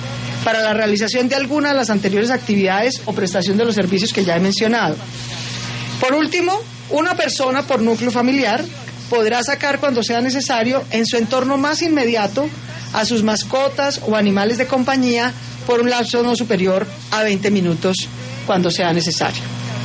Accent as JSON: {"language": "Spanish", "country": "Colombia", "said": "nosotros somos una sola región, somos los mismos colombianos"}